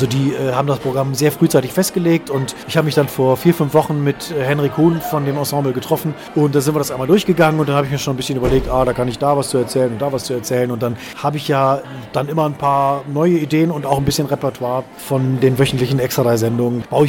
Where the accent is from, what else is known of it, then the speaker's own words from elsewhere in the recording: Krefeld, North Rhine-Westphalia, Germany; Ich komme ja aus Krefeld und insofern mag ich die Stadt